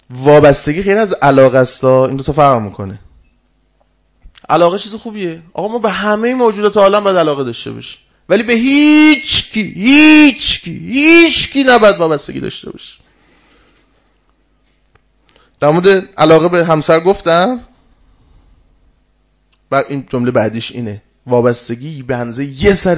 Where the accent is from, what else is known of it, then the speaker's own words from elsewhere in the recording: Iran; گفتم آقا ما فارسیم، فارسی حرف بزن.